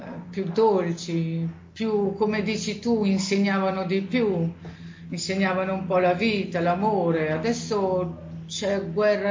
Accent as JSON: {"language": "Italian", "region": "Lombardy", "country": "Italy", "tie": "born there", "said": "nella terra mia dove sono nata, nel Mantovano"}